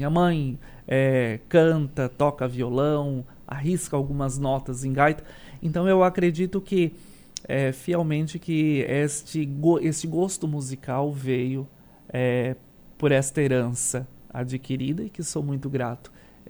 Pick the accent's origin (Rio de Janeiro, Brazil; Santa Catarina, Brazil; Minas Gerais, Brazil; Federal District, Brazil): Santa Catarina, Brazil; Linha Torres; now in Criciúma, Brazil; sou de Linha Torres, lugar este que eu tenho muito orgulho de ser, carrego com muito carinho meu coração, por mais que hoje não estou mais morando em Linha Torres, moro em Criciúma, mas nasci ali, me criei